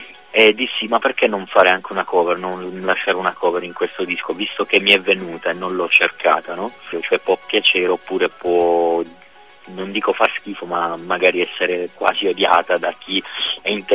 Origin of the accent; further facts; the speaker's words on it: Monopoli, Apulia, Italy; Monopoli.